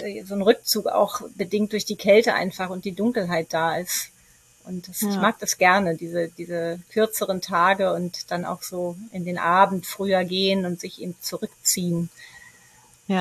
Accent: Berlin, Germany; born there; aus Berlin und tatsächlich auch gebürtige Berlinerin und viel gereist allerdings, von daher ja, sehr weltoffen.

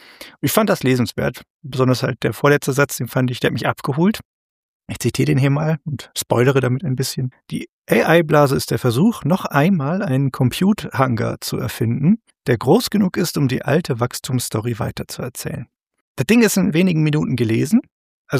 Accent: Bavaria, Germany; ich bin Franke geborener.

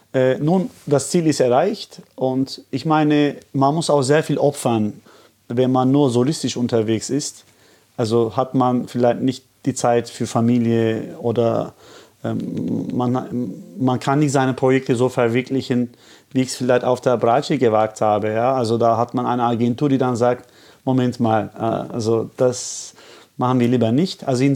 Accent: Istanbul, Turkey; Also in Istanbul, also wo ich herkomme

